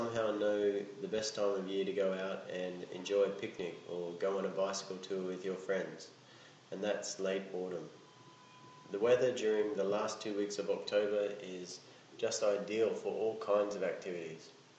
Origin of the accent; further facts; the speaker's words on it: Hanoi, Vietnam; English is a second language; I was born in Hanoi and have been living here for pretty much my whole life.